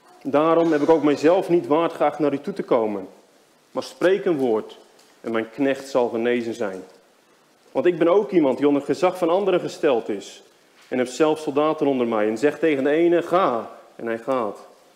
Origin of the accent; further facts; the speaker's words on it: Urk, Flevoland, Netherlands; also born or lived in London, United Kingdom; ik kom uit Urk. En recentelijk zijn we vanuit Londen verhuisd weer naar Nederland